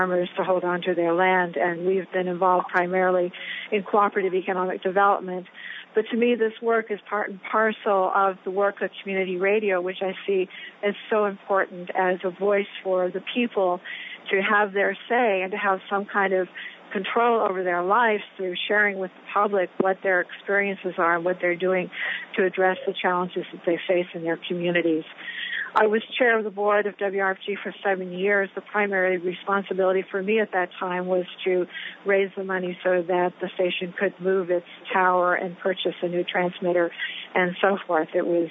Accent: Canada; also born or lived in Australia / Philippines; now in Atlanta, United States; I am originally Canadian. I've also lived in Australia and Southeast Asia. And in fact, my involvement with radio was because of living for a while in the Philippines

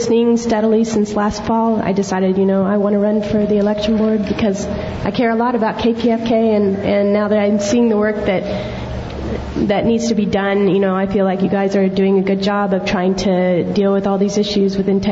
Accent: Chattanooga, Tennessee, United States; moved away as an adult; now in Riverside, United States; I'm 31. I moved here from Chattanooga, Tennessee a little over a year ago

